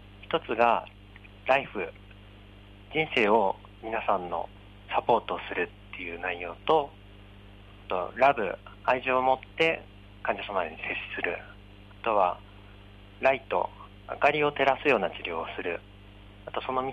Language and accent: Japanese; Chofu, Tokyo, Japan; 生まれも育ちも調布生まれで、 … 毛利元就に仕えてたみたいで、今だと島根県の方に名前としてはあるみたいです。